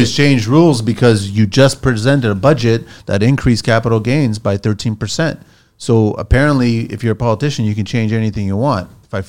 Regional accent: Canada; I'm a Canadian, I'm Portuguese

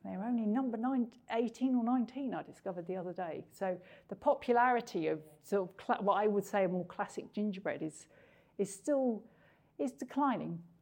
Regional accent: Scotland, United Kingdom; accent: Scottish; Otherwise, it'll be worse than my Scottish accent if I try and do it without glasses.

